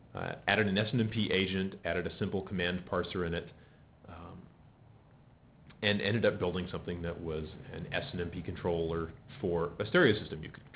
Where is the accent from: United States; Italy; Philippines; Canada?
United States; the South; I'm from the South, so we used to have monster truck shows down there.